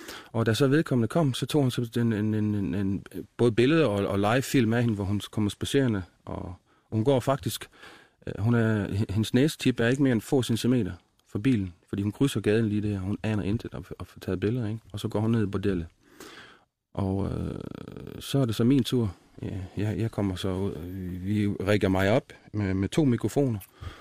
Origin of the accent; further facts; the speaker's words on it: Jutland, Denmark; accent: Jutlandic; Jeg var en stout jyde, der forretningsmand, der var på rejse. Jeg taler jysk nu